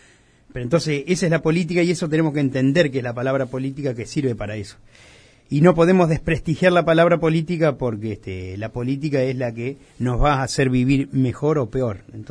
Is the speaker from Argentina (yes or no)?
yes; Entre Ríos, Argentina; born there; now in Santa Fe, Argentina; yo no nací en Santa Fe, nací en Entre Ríos.